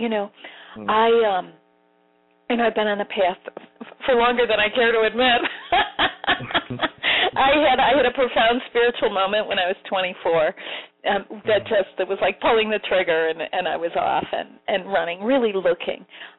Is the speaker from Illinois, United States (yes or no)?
yes; Chicago, Illinois, United States; I mean, I was raised in Chicago, actually.